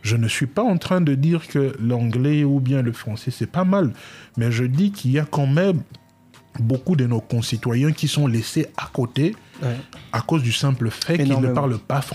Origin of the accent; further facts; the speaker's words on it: Kasa-Vubu, Kinshasa, DR Congo; moi j'ai grandi à Kassavubu